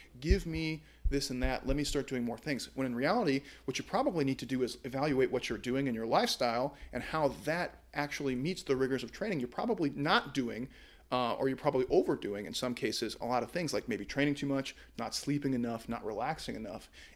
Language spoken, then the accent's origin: English; Midwest, United States; I'm from the Midwest. It's supposed to be like zero right now.